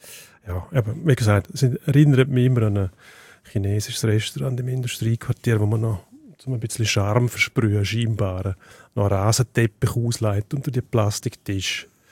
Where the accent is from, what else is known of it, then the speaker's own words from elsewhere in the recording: Switzerland; Wobei Grenzen bei uns in der Schweiz relativ fließend sind.